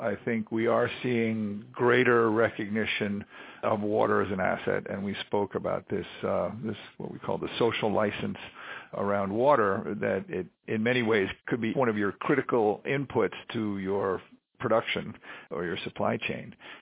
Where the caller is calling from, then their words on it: Boston, Massachusetts, United States; And I will say that I'm sitting here and I'm calling you from Boston today